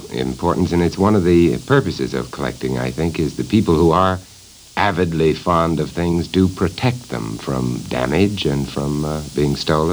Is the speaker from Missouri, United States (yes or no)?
yes; Missouri, United States; You see, I'm from Missouri, and that's Indian country